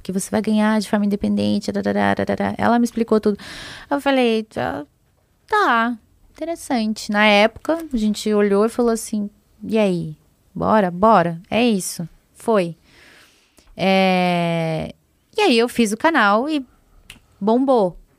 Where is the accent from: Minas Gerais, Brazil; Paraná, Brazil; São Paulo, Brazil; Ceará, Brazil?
Paraná, Brazil; Curitiba; que eu morava em Curitiba na época, sou de Curitiba, né?